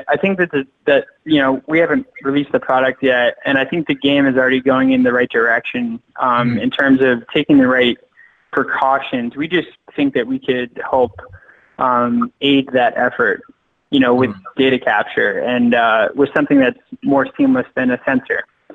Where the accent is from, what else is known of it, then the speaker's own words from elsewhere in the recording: Wall, New Jersey, United States; And I'm from Wall, New Jersey.